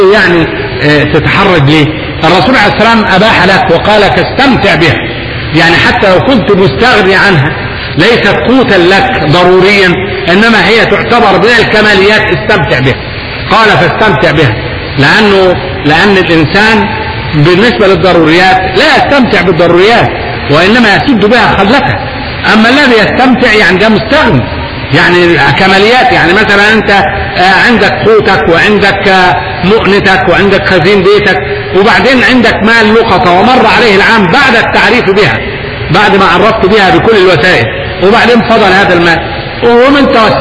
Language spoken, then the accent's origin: Arabic; Upper Egypt, Egypt; عندنا في الصعيد يقولوا المش،